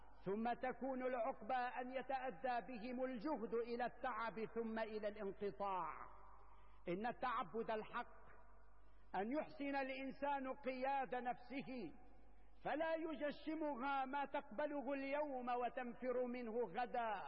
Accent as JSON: {"language": "Arabic", "country": "Syria", "said": "ونحن اليوم كسوريين نحمل البندقية في يد والمعول في يد"}